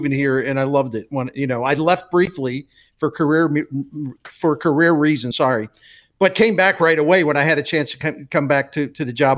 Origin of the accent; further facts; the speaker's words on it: St. Louis, Missouri, United States; The people, the personality of the people's, my hometown and my home, St. Louis, very similar personality.